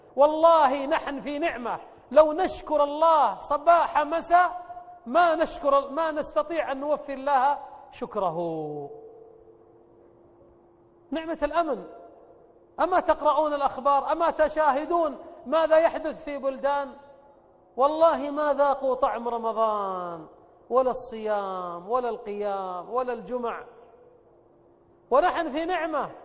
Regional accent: Saudi Arabia; عندنا في السعودية

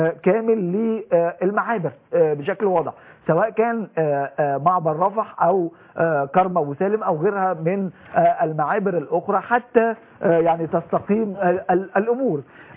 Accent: Egypt

